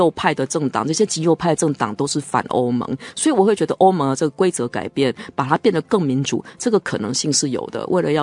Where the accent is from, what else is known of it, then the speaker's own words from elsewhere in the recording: Taiwan; 如果我们身为台湾人，我们也应该反对。